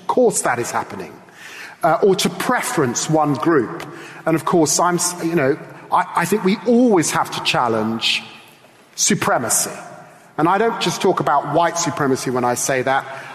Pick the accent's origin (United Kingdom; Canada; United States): United Kingdom; England; I'm really comfortable being British, but I want to assert very strongly I am also English.